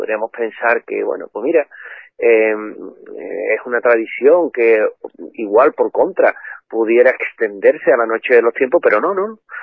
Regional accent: Spain; lo supersticiosos que somos los españoles

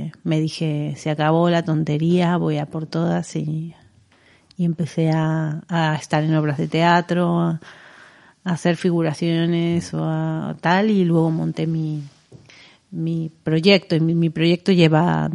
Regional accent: Buenos Aires, Argentina; now in Spain; Mi infancia la pasé en Buenos Aires, así que tenía esta conexión fuerte con la música y con el cine musical.

